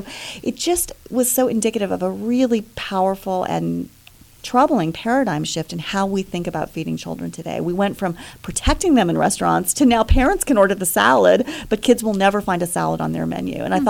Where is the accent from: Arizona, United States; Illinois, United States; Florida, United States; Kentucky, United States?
Arizona, United States; Tucson; I grew up in Tucson, Arizona, and I think, you know, reflective of the culture there, there was actually a lot of their attempt at kind of Mexican food